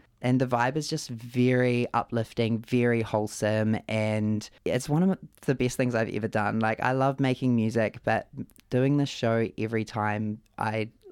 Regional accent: Waipukurau, Hawke's Bay, New Zealand; I grew up in Waipukoro, which is a farming community in central Hawke's Bay

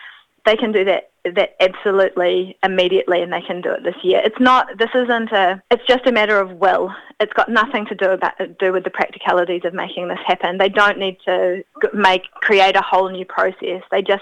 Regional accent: Auckland, New Zealand; very long overdue in my hometown of Auckland.

